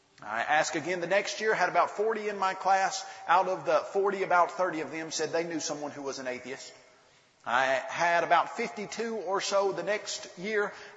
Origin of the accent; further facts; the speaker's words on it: Columbia, Tennessee, United States; I grew up in Columbia, Tennessee, just below Nashville.